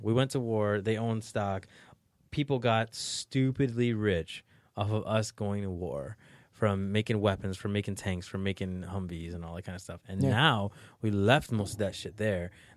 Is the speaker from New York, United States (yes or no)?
yes; New York, United States; And I'm from New York, too. So, like, it really hit close to home.